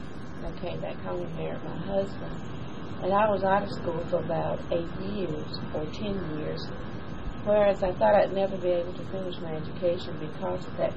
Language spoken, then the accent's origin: English; Rockmart, Georgia, United States; from Rockmore, Georgia, Polk County. I'm about 45 miles west of Atlanta, Polk County.